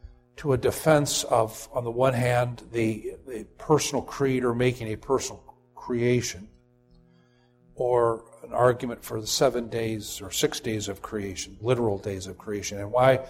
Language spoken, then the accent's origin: English; Saratoga, California, United States; But I remember as a kid growing up in Saratoga, California. You all know that area now as the Silicon Valley. It was better when it was Saratoga and Fruitvale and Cupertino and those sorts of things.